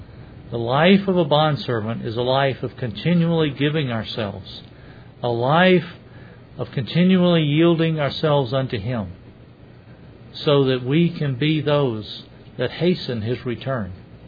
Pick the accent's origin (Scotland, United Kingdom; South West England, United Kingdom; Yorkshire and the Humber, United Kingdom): Scotland, United Kingdom; I came from Scotland. And many of my relatives there were believers.